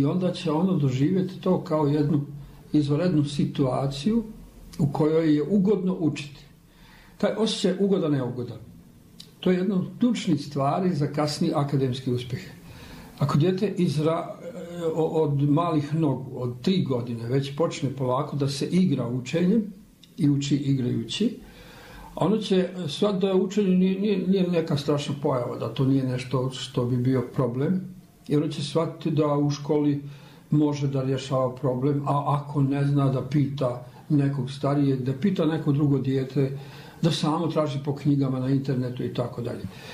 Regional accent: Bosnia & Herzegovina; onda smo ovdje na Balkanu, a posebno kod nas u Bosni, naslijedili jedan stereotip

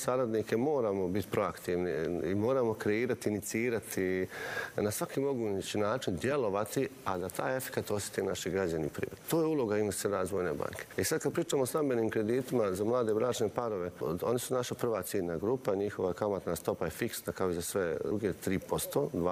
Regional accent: Prijedor, Republika Srpska, Bosnia & Herzegovina; Ja često kažem, pošto dolazim iz Prijedora

